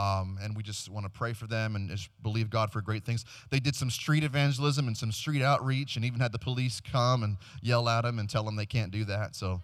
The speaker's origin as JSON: {"language": "English", "region": "Maryland", "country": "United States", "said": "I'm from Maryland, right outside of Washington, D.C."}